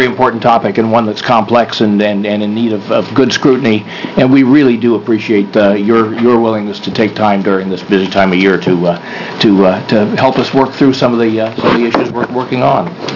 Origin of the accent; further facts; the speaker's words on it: Portland, Oregon, United States; from Portland, Chair of the Oregon Health Policy Board.